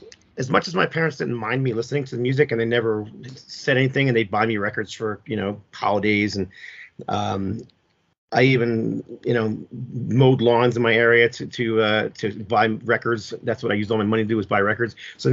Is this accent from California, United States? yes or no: no; New Jersey, United States; I grew up in New Jersey, so I was a big fan of all the Philadelphia teams because that's where we were closest to.